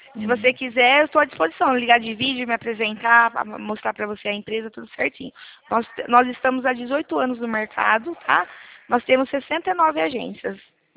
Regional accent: Araras, São Paulo, Brazil; Ah, nós somos de Araras, São Paulo.

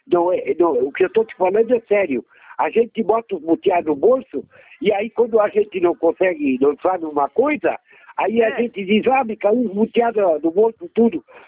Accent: Rio Grande do Sul, Brazil; eu sou gaúcho. Tu tá falando aqui com a fronteira com o Uruguai aqui. Aqui é Chuí, Brasil.

